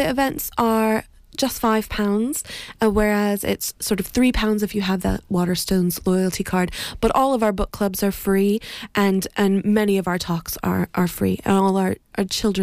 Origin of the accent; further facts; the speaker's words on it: Colorado, United States; now in Cambridge; Colorado. From right in the middle. It's a square in the middle, and we've got the Rocky Mountains running through.